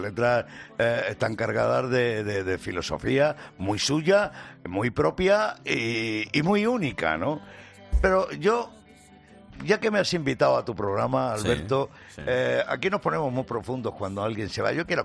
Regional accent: Talavera de la Reina, Castilla-La Mancha, Spain; daba un concierto en mi tierra, en mi ciudad, en Talavera de la Reina

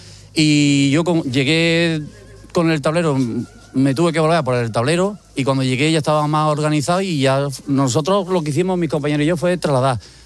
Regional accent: Bailén, Andalusia, Spain; yo soy, te he dicho que yo soy de Bailén

